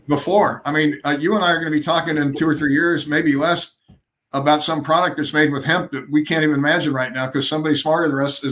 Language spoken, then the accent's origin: English; California, United States; And of course, I'm from California.